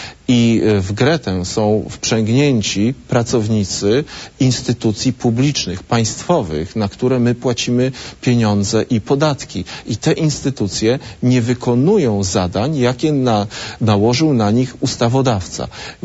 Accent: Lublin, Lublin Voivodeship, Poland; Na przykład w Lublinie, gdzie mieszkam, skąd pochodzę i pracuję

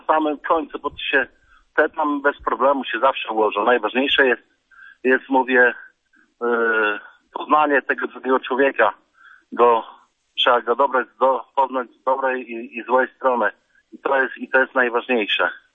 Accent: Rytel, Pomeranian Voivodeship, Poland; ja jestem z Rytla

